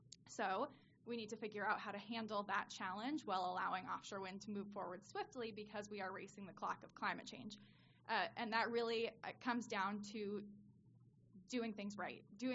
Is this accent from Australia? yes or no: no; Newburyport, Massachusetts, United States; I'm based in Newburyport, Massachusetts, which is my hometown